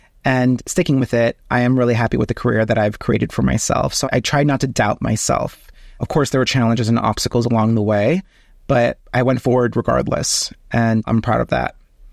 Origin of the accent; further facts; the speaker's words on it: Miami, Florida, United States; I was born and raised in Miami, Florida, by my parents who came to the U.S. from Cuba in the 1960s.